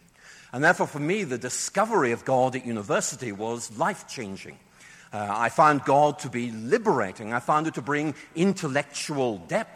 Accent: Northern Ireland, United Kingdom; Because when I was young, growing up in Northern Ireland, I was an atheist.

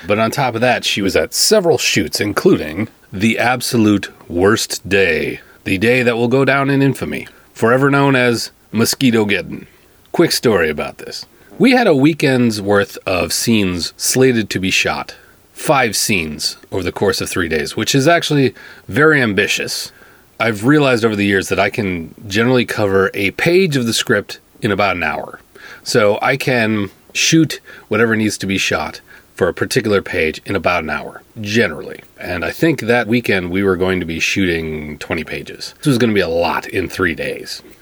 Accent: Minnesota, United States; I'm from Minnesota, I can't handle the heat so well.

